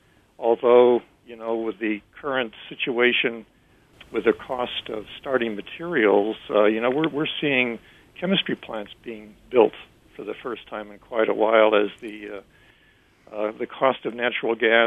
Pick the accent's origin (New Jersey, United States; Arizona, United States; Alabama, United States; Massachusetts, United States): Massachusetts, United States; Well, you mentioned my home state of Massachusetts there a second ago